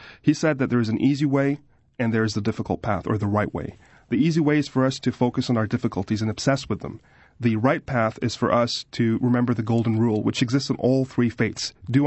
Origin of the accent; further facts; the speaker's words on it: United States; As an American, like anybody else, I was devastated.